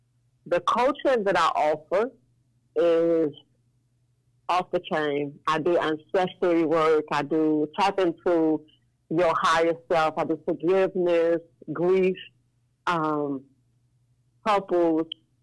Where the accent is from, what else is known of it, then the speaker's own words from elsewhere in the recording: Dimona, Southern District, Israel; I'm from Dimona, Israel.